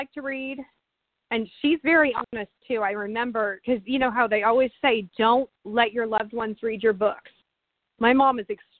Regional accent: Wichita, Kansas, United States; also born or lived in Overland Park; I grew up in Wichita, Kansas. We had crime, but nothing like New York.

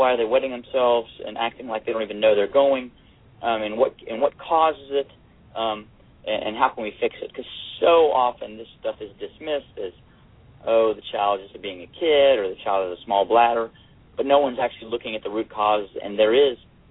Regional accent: Winston-Salem, North Carolina, United States; born there; I was born in Winston-Salem, North Carolina. I'm the child of Greek immigrants, and went to Duke University undergrad

